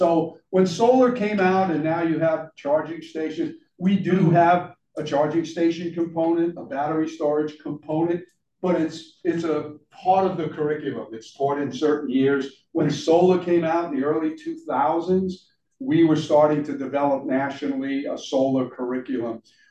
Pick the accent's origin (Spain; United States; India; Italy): United States; New York; Years ago, when I grew up in New York, and way back in the 50s, you know, 60s in high school, they had programs back there